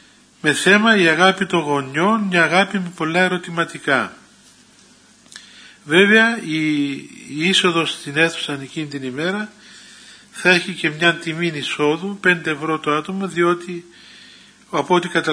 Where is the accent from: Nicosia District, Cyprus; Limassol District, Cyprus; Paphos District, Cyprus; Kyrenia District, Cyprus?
Limassol District, Cyprus; Limassol; now in Mount Athos, Greece; είμαι από την Λεμεσό.